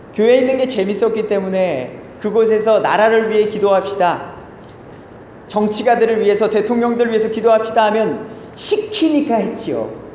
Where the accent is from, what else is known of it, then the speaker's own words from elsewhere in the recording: South Korea; now in Canada; 자유민주주의 대한민국에 태어난 감사요. 전 아주 좋은 시대에 태어났습니다.